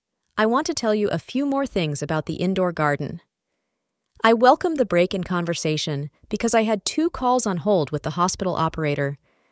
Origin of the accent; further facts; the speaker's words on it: Tennessee, United States; Outside, the world was white in my hometown of Middle Tennessee